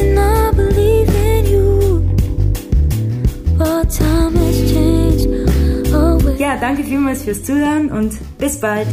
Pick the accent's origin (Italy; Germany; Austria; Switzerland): Switzerland; wir kommen aus der Schweiz.